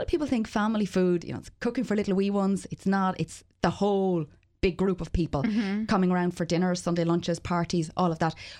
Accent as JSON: {"language": "English", "region": "Leinster", "country": "Ireland", "said": "Yeah, well, I grew up on the farm. We are from County Wicklow."}